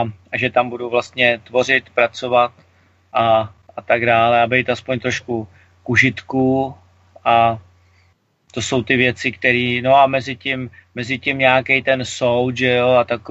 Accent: Prague, Czechia; Já jsem Pražák a jsem rád, jako, nebo podkovaný, nebo vychovaný, jako, já vím, horou Vítkov, větrem, který proudil kolem hory Vítkov, vošlehaný. Jo. A můžu říct, jsem rád, že jsem vlastně z toho amorálního města pryč

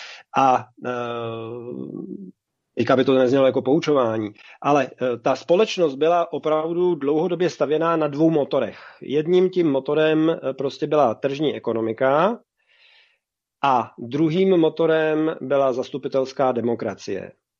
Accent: Prague, Czechia; jsem celý život žiju v Praze

